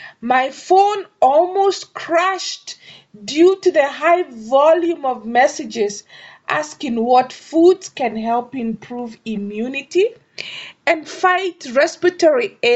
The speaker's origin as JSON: {"language": "English", "country": "Kenya", "said": "And from my home country of Kenya, I really thank"}